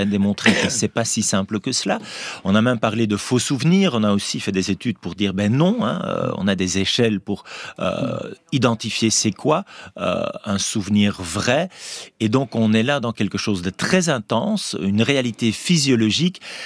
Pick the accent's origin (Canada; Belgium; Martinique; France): Belgium; Flanders; French is a second language; moi, je suis un flamand, grandi dans une famille catholique.